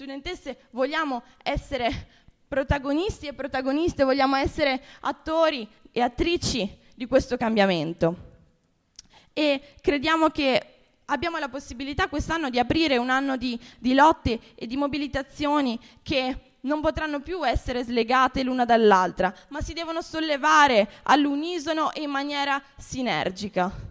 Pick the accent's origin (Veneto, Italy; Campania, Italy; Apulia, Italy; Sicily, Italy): Veneto, Italy; Venice; Io vengo da Venezia